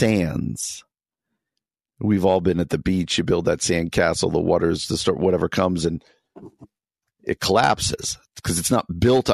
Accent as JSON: {"language": "English", "region": "New Jersey", "country": "United States", "tie": "born or raised there", "said": "Where I grew up in New Jersey, had a great youth group, would never miss it."}